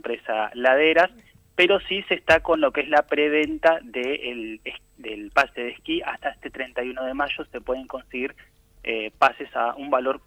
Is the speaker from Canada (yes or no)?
no; Bariloche, Río Negro, Argentina; born there; yo soy nacido en Bariloche y aprendí en el Cerro Catedral.